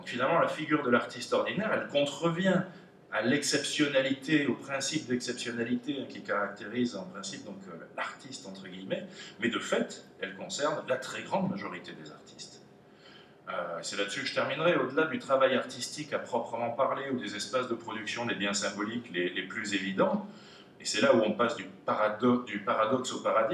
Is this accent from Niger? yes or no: no; Toulouse, Occitanie, France; je suis toulousain, j'étais musicien à Toulouse.